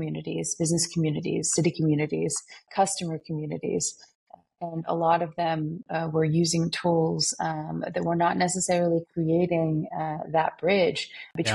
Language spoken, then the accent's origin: English; Turkey; moved away as an adult; now in United States; because I'm from Turkey, came to the US when I was 18 years old.